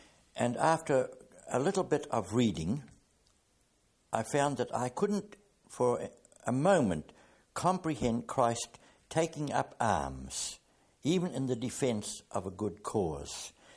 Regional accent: New Zealand; also born or lived in Galashiels, United Kingdom; I was born in Galla Shields in Scotland. And when I was about 4.5 years old, our family migrated to New Zealand and settled down in the south of New Zealand. And there I received my primary and secondary education.

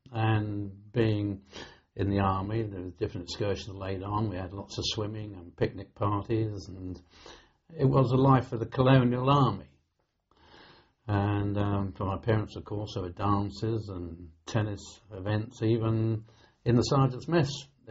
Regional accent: Catterick, Yorkshire and the Humber, United Kingdom; born there; I was born in Kettrick, Yorkshire.

